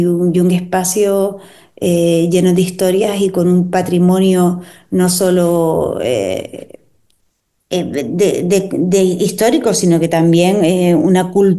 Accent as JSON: {"language": "Spanish", "region": "Canary Islands", "country": "Spain", "said": "toda la vida como actriz canaria llevo proyectándome hacia Madrid, ¿no?"}